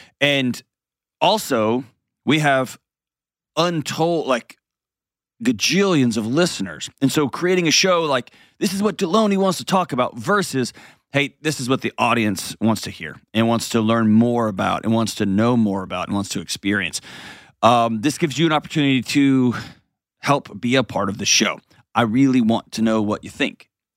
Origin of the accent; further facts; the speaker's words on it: Houston, Texas, United States; Let's go out to my hometown, H-Town, and talk to Michael.